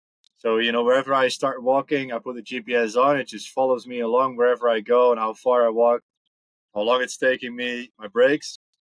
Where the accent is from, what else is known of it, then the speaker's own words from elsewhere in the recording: Netherlands; English is a second language; So born and raised in the Netherlands. I've been in the Dutch army for 10 years.